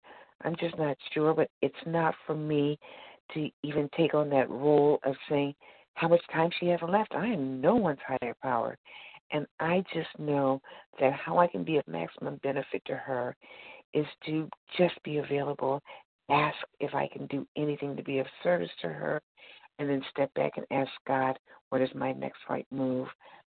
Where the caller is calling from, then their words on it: Missouri, United States; I'm calling from Missouri.